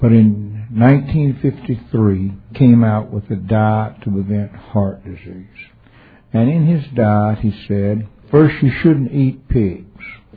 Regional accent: Alabama, United States; I was raised in Alabama on a dairy farm, sort of a combination cotton and dairy farm.

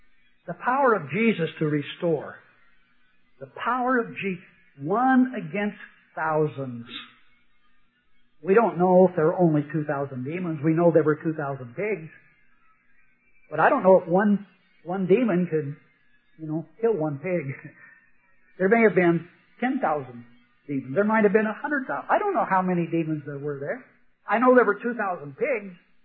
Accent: Rockport, Washington, United States; I'm originally from Western Washington, out in Western Washington, and I grew up in a logging camp. Grew up in Rockport, Washington.

